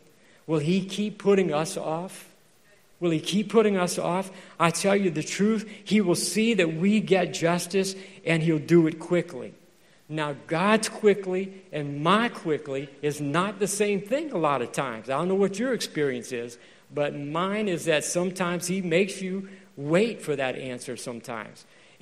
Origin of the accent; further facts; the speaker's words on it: Louisiana, United States; But anyway, because I'm from Louisiana, I can say